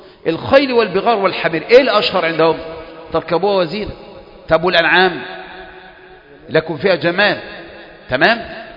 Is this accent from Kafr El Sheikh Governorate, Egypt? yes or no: yes; Kafr El Sheikh Governorate, Egypt; احنا عندنا في كفر الشيخ قريب قوي قوي قوي بدأنا يعني نقبل مسألة أكل الجمال.